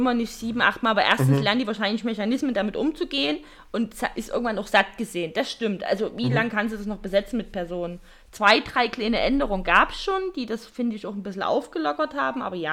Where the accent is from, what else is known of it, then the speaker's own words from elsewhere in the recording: Saxony, Germany; accent: Saxon; Vielleicht könnte ich auch mit meinem albernen sächsischen Dialekt doch einfach punkten.